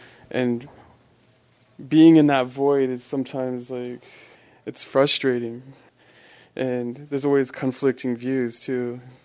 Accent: Flagstaff, Arizona, United States; I'm from northern Arizona. I was born and raised in Flagstaff, Navajo Res.

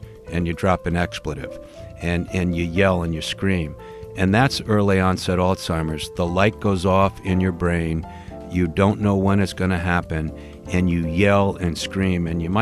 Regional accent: Rye, New York, United States; One of my good buddies, Jimmy Diani, who I grew up with in Rye, New York

